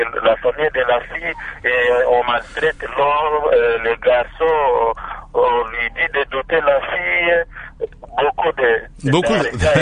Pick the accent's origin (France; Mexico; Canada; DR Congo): DR Congo; Bukavu, South Kivu; surtout ici chez nous à Bukavu